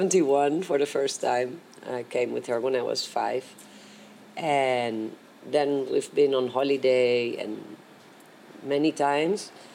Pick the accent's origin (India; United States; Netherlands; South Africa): Netherlands; English is a second language; moved away as an adult; now in Ibiza, Spain; from Holland. But I live here since 30 years in Ibiza. A mother of six, four daughters, two sons, a grandmother to three, and two more on the way.